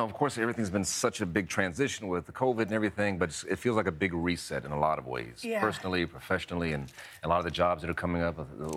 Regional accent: Virginia, United States; I mean, I grew up primarily in Virginia. My dad was in the military. He's a retired Army colonel himself.

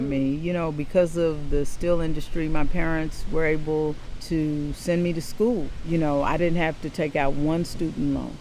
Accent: Gary, Indiana, United States; Growing up in Gary was great.

